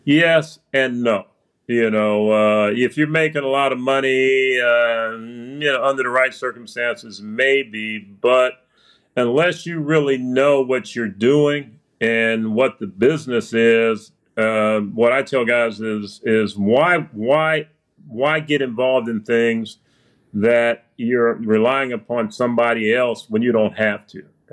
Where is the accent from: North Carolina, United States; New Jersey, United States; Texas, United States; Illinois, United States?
Illinois, United States; Chicago; I remember I grew up right outside of Chicago, Illinois, and we would ride into Chicago, Michigan Avenue